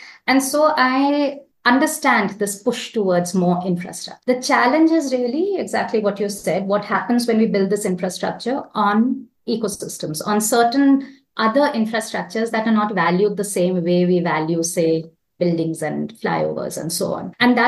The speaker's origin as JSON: {"language": "English", "region": "North India", "country": "India", "tie": "born or raised there", "said": "Growing up in North India, I have experienced us drinking cooling drinks"}